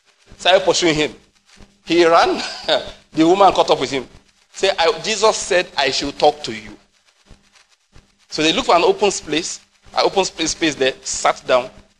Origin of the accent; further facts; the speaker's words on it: South West, Nigeria; I'm from the West.